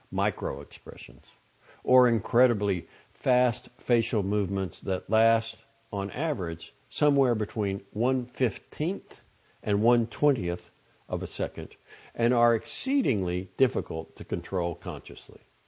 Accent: Massachusetts, United States; I might go on to say that I grew up in Boston. A lie, technically, since I really grew up in a small town about 40 minutes outside the city.

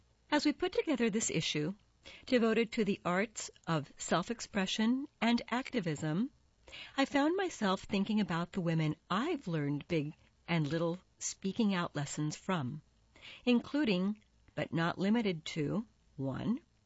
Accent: the South, United States; because I'm from the South, I appreciate that.

